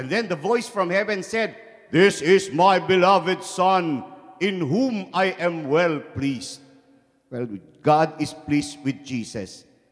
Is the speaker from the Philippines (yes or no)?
yes; Philippines; I come from the Philippines. I live with our bishop in Cubao, the Diocese of Cubao.